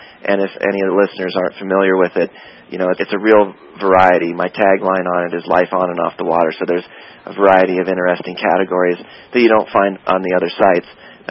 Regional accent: Seattle, Washington, United States; I grew up in North Seattle.

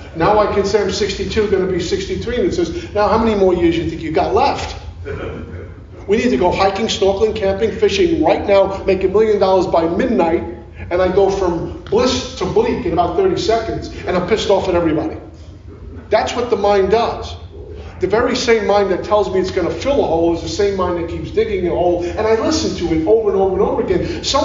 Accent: Brooklyn, New York, United States; I grew up in Brooklyn, and I remember growing up in Brooklyn. I was born in 59, so I remember some of the 60s.

